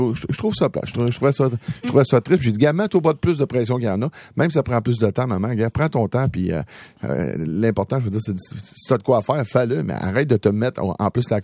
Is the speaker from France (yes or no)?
no; Lac-Drolet, Quebec, Canada; ma mère, elle reste encore dans mon village natal, Lac Drolet